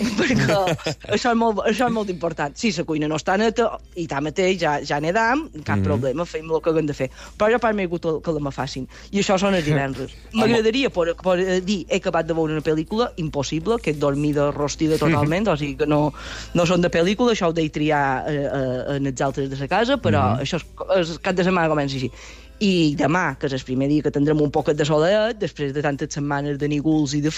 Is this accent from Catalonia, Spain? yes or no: no; Búger, Balearic Islands, Spain; Sí, jo som de Buja i el divendres encara som a Buja.